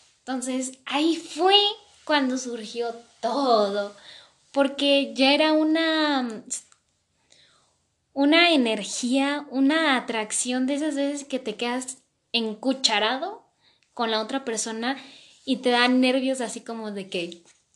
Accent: Mexico; yo soy de México.

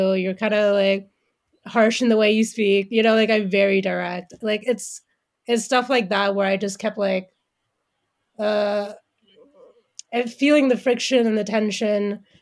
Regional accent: Bangladesh; also born or lived in Arkansas, United States; And he was from Bangladesh. And I said, I'm from Bangladesh.

